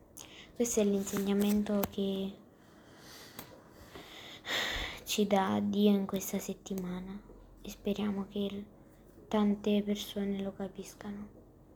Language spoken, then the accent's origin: Italian; Campania, Italy; accent: Neapolitan; ci aveva assegnato la maestra di italiano, che dovevamo scrivere un proverbio napoletano, cioè del nostro dialetto.